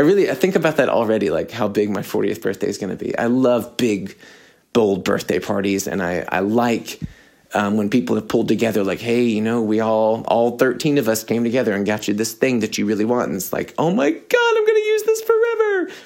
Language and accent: English; United States; I'm American in this way